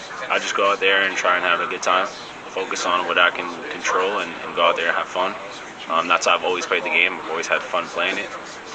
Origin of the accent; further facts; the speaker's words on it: Brooklyn, New York, United States; I'm from Brooklyn, New York.